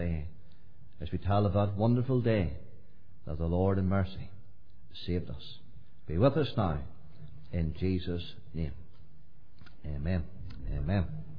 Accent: Glenanne, Northern Ireland, United Kingdom; born there; I was born in Glen Ann, and from a family of 10. There were 10 in our family, and it was not a Christian home.

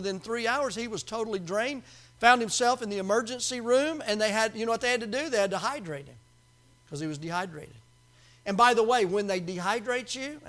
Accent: Tennessee, United States; I said, close enough. I'm from Tennessee. You know what I'm saying? 5 days.

